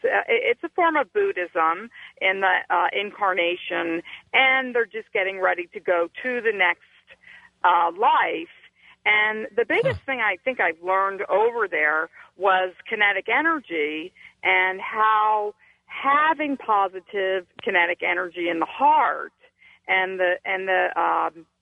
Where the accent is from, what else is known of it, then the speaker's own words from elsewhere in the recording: United States; I'm from the States. However, my husband and I had a expatriate job overseas in Singapore.